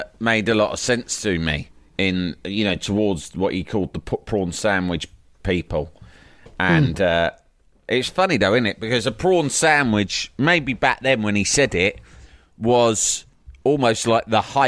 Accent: Cork, Munster, Ireland; Listen, you know, I'm from Cork. There's no shortage of prawns.

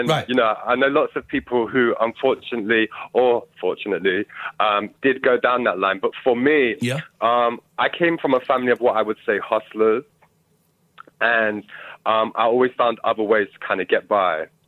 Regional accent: Bristol, South West England, United Kingdom; Okay, so my life, I grew up in Bristol, great city. Up until the age of like 18, I was very involved in gangs.

